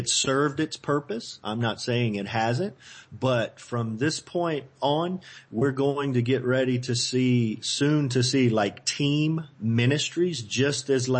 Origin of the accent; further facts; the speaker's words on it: Louisiana, United States; I try to keep it simple because I'm a redneck from Louisiana. It's got to be simple.